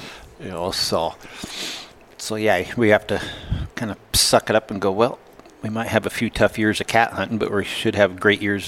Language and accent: English; Plains, Montana, United States; I was born and raised in Plains, moved out, we moved to Kalispell for I think it was about 12 years, worked up there and stuff, and I still hunted. I didn't guide anything at all up there, just did log furniture work and build and stuff, and then decided to move back to Plains in 06.